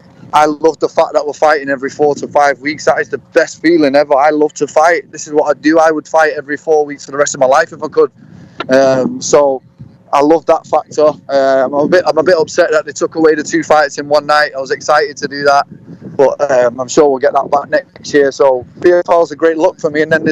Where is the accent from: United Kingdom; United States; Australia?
United Kingdom; Manchester, North West England; That's my home team. I'm from Manchester.